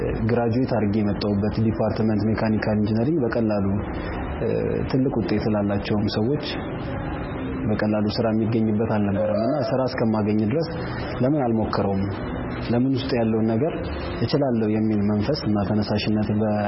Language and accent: Amharic; Addis Ababa, Ethiopia; ተወልጄ ያደኩት አዲስ አበባ ነው።